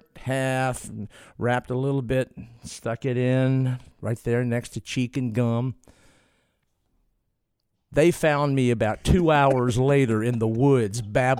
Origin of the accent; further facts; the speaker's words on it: Rural Hall, North Carolina, United States; I grew up on Tobaccoville Road, mailing address, Route 2, Rural Hall, North Carolina. Not far from King, the home of Kenny Dennard.